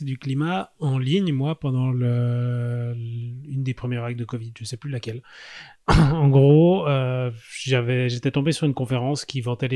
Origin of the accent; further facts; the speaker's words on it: Switzerland; je contribue à importer chez nous en Suisse